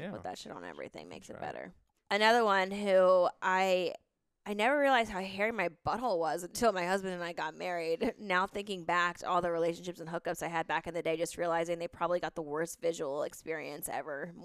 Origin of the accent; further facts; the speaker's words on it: Baltimore, Maryland, United States; I'm from Baltimore. We don't speak English there.